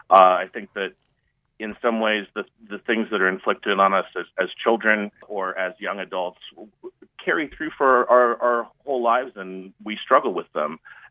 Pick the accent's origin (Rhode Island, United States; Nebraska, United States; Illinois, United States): Nebraska, United States; I grew up in Nebraska in a very close-knit farm family.